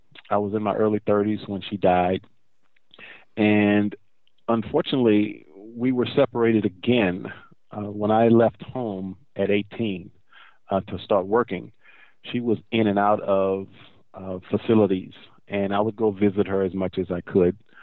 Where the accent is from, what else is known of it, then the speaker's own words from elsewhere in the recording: Corpus Christi, Texas, United States; I'm from Corpus Christi, Texas